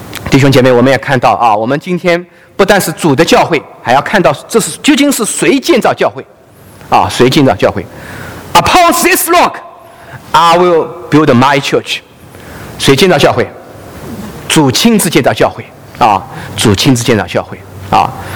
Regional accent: China; 我从大陆来，

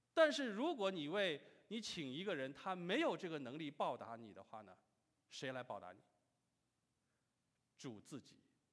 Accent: Shaanxi, China; 我说我是从这个陕西来的，我也没有吃过兰州拉面

